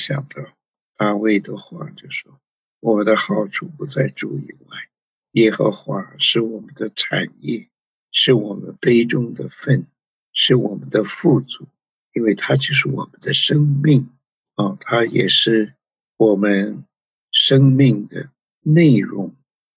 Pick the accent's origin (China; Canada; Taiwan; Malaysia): China; 如同我们中国人呢，对于啊中国的这些思想家、儒家的这些思想学者尊敬一样